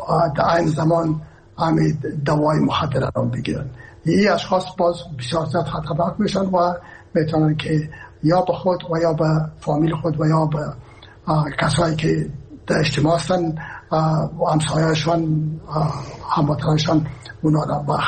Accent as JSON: {"language": "Persian", "region": "Herat", "country": "Afghanistan", "said": "ما که هستم از هرات هستم و پدر و مادر بعد هرات هستن"}